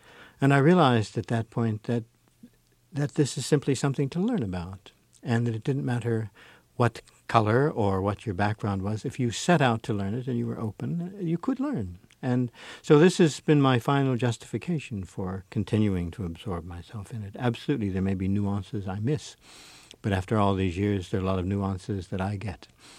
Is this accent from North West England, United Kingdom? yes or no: no; Scotland, United Kingdom; Oh, I already did that. I'm from Scotland.